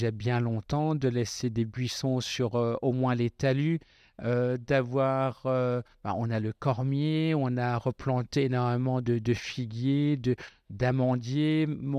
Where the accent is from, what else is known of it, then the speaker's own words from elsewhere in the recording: Westhoffen, Grand Est, France; chez nous à Westhoffen, qui est en fait un grand amphithéâtre coincé entre deux vallées